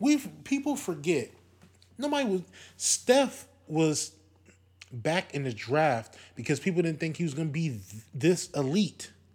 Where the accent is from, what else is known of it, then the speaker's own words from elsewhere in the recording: Milwaukee, Wisconsin, United States; I'm from Milwaukee.